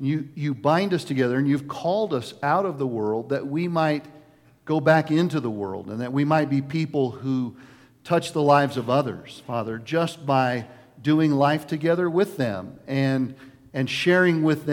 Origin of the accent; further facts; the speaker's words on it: Lafayette, Colorado, United States; also born or lived in Southern California; I was born in Southern California when I was about 8. My folks divorced, and Mom remarried and relocated to Lafayette, Colorado. If you don't know where that's at, it's East Boulder County, Colorado.